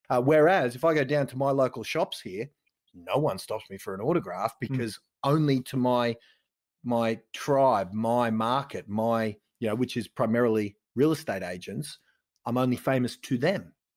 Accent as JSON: {"language": "English", "town": "Ipswich", "region": "Queensland", "country": "Australia", "tie": "born or raised there", "lives_now": "Brisbane, Australia", "said": "I'm now in Brisbane, but I grew up in Ipswich and out a few suburbs west."}